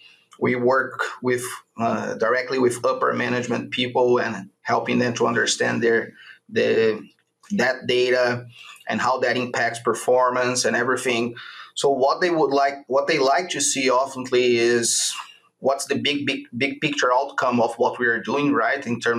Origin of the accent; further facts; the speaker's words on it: Brazil; English is a second language; moved away as an adult; now in United States; my background, I'm originally from Brazil, and that's where I did my vet school over there.